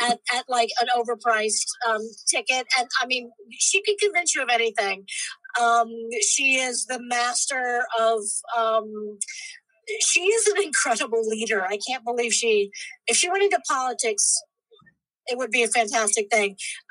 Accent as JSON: {"language": "English", "region": "Virginia", "country": "United States", "tie": "born or raised there", "said": "I did. I grew up in Virginia. My family's from Virginia, sort of like, they can trace it back."}